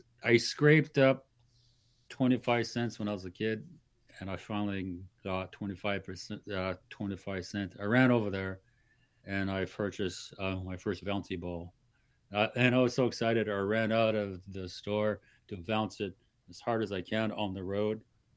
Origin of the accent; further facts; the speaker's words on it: Northwest Territories, Canada; also born or lived in Yellowknife; I love the North. I grew up here. I grew up in Vetchikol. I lived in Yellowknife for years. I love Yellowknife.